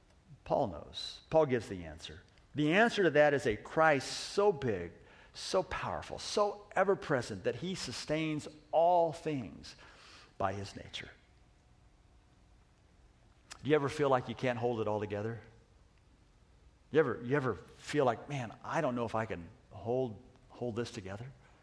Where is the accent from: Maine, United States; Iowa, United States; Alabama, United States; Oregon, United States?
Oregon, United States; Cave Junction; I know, I'm from Cave Junction. It's barbaric down there.